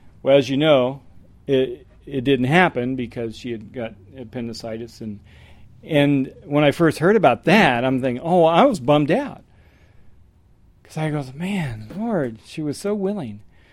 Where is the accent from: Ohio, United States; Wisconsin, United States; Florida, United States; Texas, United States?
Ohio, United States; I grew up in Ohio.